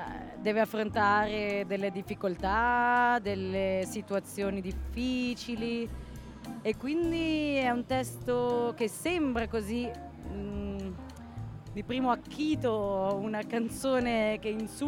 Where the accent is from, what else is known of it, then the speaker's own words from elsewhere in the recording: Ticino, Switzerland; Locarno, Orsolina e Losone.